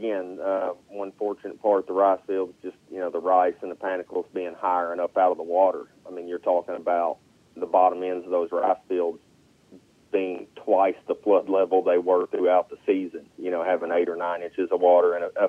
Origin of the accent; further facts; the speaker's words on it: Carlisle, Arkansas, United States; And I grew up in Carlisle on a rice and soybean farm, and I'm back living there now and tromping up and down the entire state.